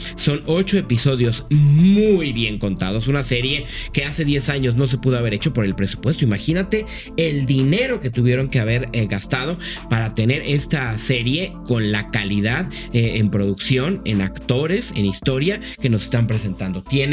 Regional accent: Mexico; Como mexicanos, de repente, ay, otra vez México, van a hablar de narcotráfico.

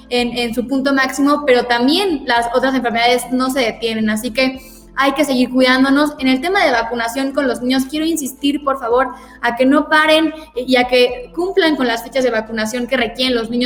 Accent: Mexico; somos mexicanos, porque vivimos aquí

